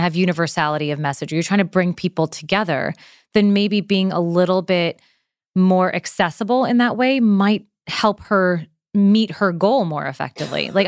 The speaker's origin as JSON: {"language": "English", "region": "New York", "country": "United States", "said": "I'm from New York, so I have heard it."}